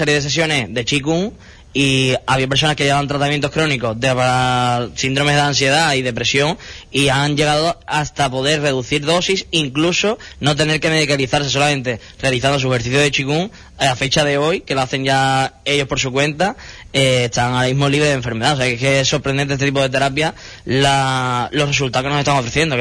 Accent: Cádiz, Andalusia, Spain; Y eso es lo que vengo de Cádiz, pero bueno, la verdad que somos ciudades, o sea, provincias muy parejas

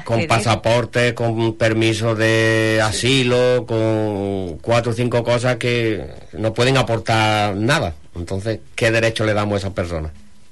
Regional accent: Spain; Si no tienes documentación como yo, que soy español, me como tres.

